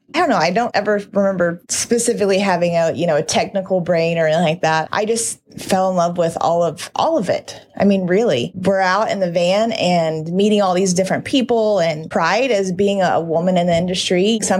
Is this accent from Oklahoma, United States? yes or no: yes; Tulsa, Oklahoma, United States; No, we actually drove because we're from Tulsa. So it's only a 3.5 hour drive.